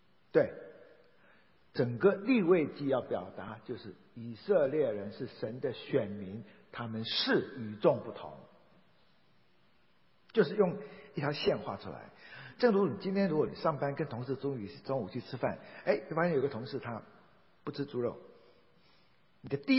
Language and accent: Chinese; Taiwan; 那我们台湾人练起来的话，所有洁净的都是 kosher